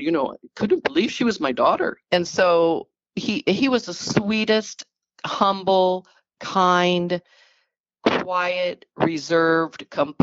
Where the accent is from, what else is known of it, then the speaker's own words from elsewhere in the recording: Alaska, United States; So growing up in Alaska in the 70s, half breed